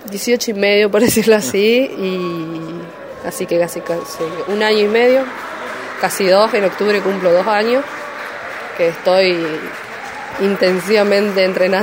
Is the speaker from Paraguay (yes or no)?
no; Resistencia, Chaco, Argentina; De Resistencia, Chaco.